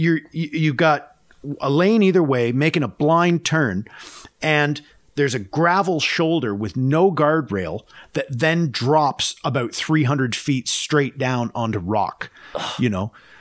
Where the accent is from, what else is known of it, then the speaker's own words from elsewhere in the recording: Canada; accent: Canadian; comparing slang, because his Mexican accent and my Canadian accent, right?